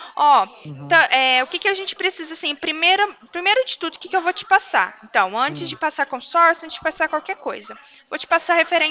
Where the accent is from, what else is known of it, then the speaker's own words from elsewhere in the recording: Franca, São Paulo, Brazil; Aqui em Franca, eu sou de Franca.